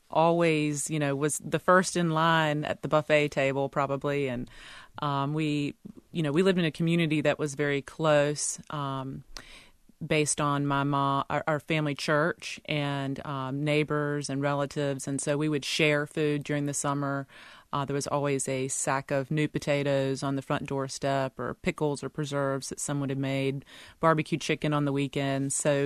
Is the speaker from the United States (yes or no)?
yes; North Carolina, United States; And for me, growing up in Eastern North Carolina and always eating just food